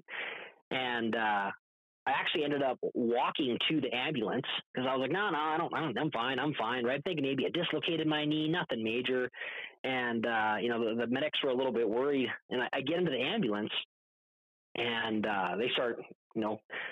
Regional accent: Canada; And, I was going through the, yeah, here's my coverage. I'm from Canada, blah, blah, blah.

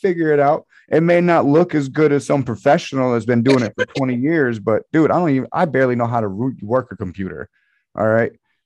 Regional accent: North Carolina, United States; Listen, I'm from Robinson County, North Carolina, and it's a little weird.

